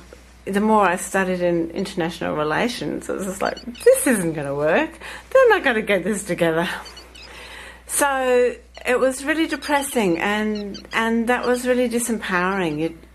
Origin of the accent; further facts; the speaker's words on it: Brisbane, Queensland, Australia; also born or lived in Sydney; Oh, so I grew up in Brisbane